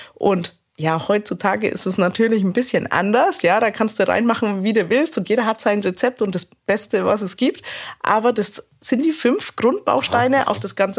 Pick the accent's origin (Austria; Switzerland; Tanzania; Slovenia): Slovenia; Und das ist für mich auch so ein bisschen Kindheit. Bei uns in Slowenien gab es auch immer Rührei zum Frühstück.